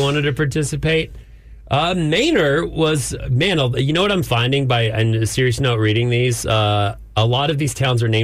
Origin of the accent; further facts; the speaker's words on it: New Zealand; accent: New Zealand; You know what? I've been trying to get back to my New Zealand accent.